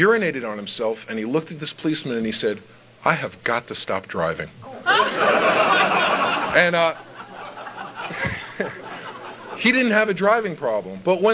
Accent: New York City, New York, United States; I grew up in the Bronx in New York City.

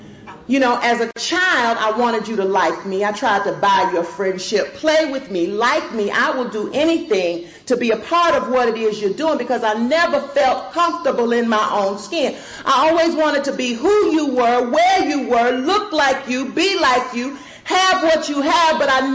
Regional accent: Georgia, United States; also born or lived in North Carolina; now in Fayetteville, United States; My father was military. We're from Georgia originally. He moved us to Fort Bragg, and that's where he stayed, or we stayed, until his death and even after his death, and I still live in the same city on the same side of town today.

